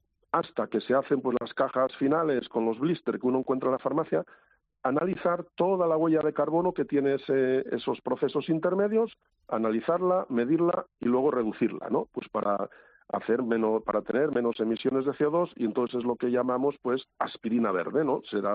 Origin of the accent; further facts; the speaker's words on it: Asturias, Spain; Hombre, pues ya te digo yo que yo soy asturiano y que vendo Asturias y su gastronomía